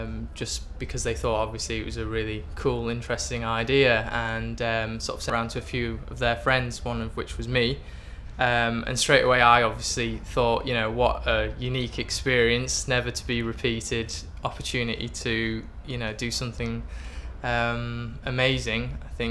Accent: Edinburgh, Scotland, United Kingdom; I'm 31 and from Edinburgh.

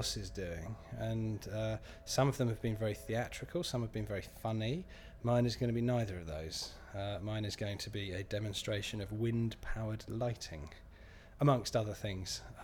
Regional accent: Malmesbury, South West England, United Kingdom; I am 37 and I'm from Malmesbury in Wiltshire in the West Country.

